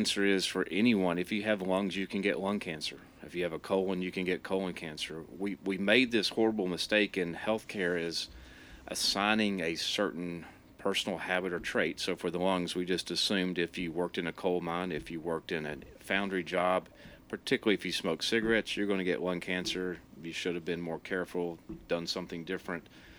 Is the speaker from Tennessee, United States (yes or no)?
yes; Chattanooga, Tennessee, United States; This is my hometown. I grew up in Chattanooga. Actually, was born at Memorial Hospital where they used to deliver babies.